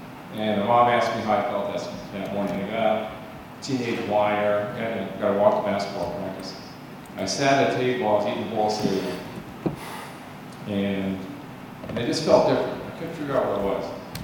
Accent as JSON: {"language": "English", "region": "Ohio", "country": "United States", "tie": "born or raised there", "said": "I grew up in Ohio, and I have my master's degree in counseling"}